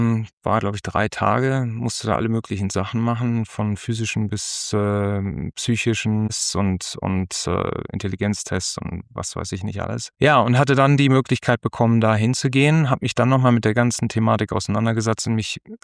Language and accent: German; Ibbenbüren, North Rhine-Westphalia, Germany; also born or lived in Freiburg; Ja, also ich komme aus Freiburg, bin in Freiburg geboren worden, bin dann mit 4,5 sind wir nach Ibbenbüren gezogen. Eltern hast ja nach Norddeutschland gezogen